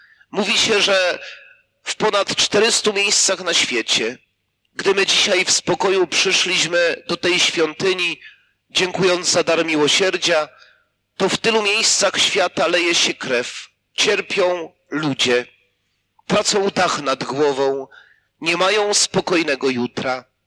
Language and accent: Polish; Łańcut, Subcarpathian Voivodeship, Poland; W mojej wiosce, z której pochodzę, pod Łańcutem, było wydarzenie małżonkobójstwa.